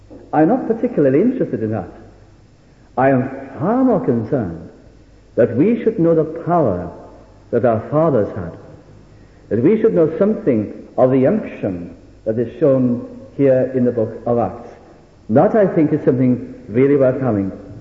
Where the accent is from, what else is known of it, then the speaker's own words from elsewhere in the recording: Wales, United Kingdom; And also in the history of our nation, as Welsh people, that we can point historically to great times.